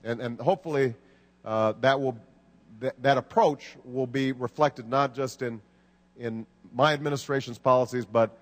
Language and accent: English; United States; as an American who is proud as anybody of my country, I am always jealous about European trains.